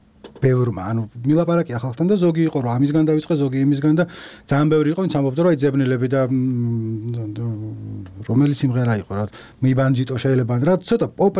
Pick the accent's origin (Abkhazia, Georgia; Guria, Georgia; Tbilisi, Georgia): Tbilisi, Georgia; მე თვითონ ბაღდადიდან თბილისელი ვარ მაგრამ ეგ ფესვები იქ ამაქვს